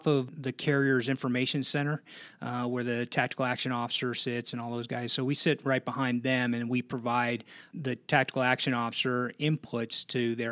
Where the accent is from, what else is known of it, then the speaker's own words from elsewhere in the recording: Blue Island, Illinois, United States; So I'm from Chicago originally, a town on the south side called Blue Island.